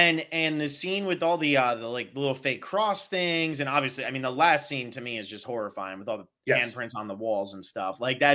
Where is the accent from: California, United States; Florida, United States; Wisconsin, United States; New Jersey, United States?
New Jersey, United States; But I grew up in the Pine Barrens area of New Jersey. A lot of trails, a lot of woods.